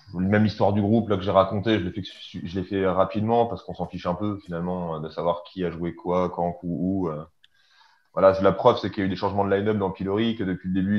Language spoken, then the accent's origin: French; Rouen, Normandy, France; on est français, on vient de Rouen, donc c'est en Normandie. Donc, Seine-Maritime.